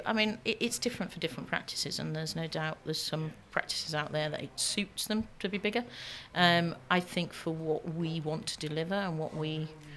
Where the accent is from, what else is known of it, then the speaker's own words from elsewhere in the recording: Hull, Yorkshire and the Humber, United Kingdom; moved away as an adult; also born or lived in London; now in Liverpool, United Kingdom; So originally I'm from Hull, from the other side of the country. And then I came down and did my degree down here.